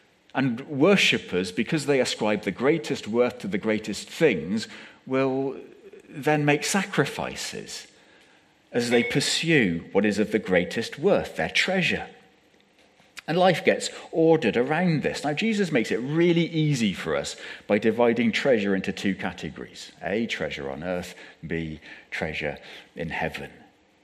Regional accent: Bradford-on-Avon, South West England, United Kingdom; Growing up in Bradford-on-Avon, we had this wonderful neighbour.

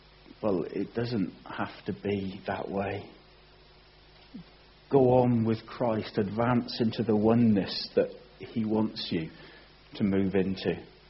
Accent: England, United Kingdom; Again, as English people, we are so hopeless at being able to relate to crises like that.

